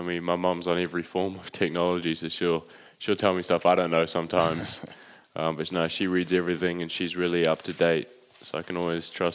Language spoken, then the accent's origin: English; Auckland, New Zealand; we go from Auckland, my hometown, we go through either LA, San Fran, or now Houston